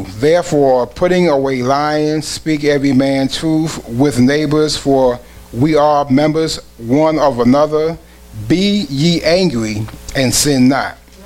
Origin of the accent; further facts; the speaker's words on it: New York, United States; I'm from New York, so I'm going to drive like I'm from New York.